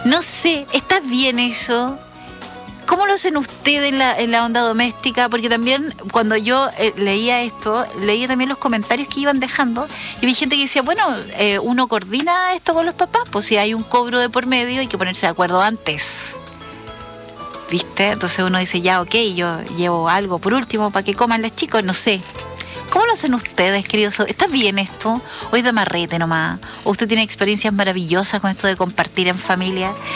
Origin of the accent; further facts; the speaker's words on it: south, Chile; somos del sur de Chile. Uno tiene como otra visión de la vida, digamos, porque como que se comparte más.